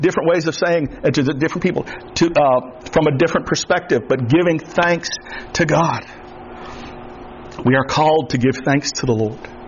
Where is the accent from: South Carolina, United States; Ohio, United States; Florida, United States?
Florida, United States; I'm from the Everglades, literally from the Everglades.